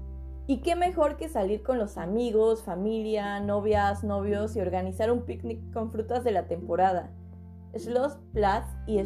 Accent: Mexico; now in Stuttgart, Germany; me encuentran en Instagram como

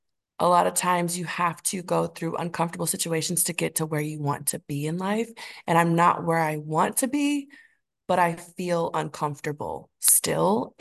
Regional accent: North Carolina, United States; So originally I'm from North Carolina, joined the military at 23 and I got out in 2022.

